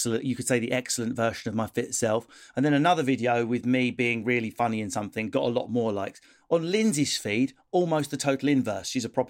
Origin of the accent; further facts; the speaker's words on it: United Kingdom; because we're British, we quite like someone excellent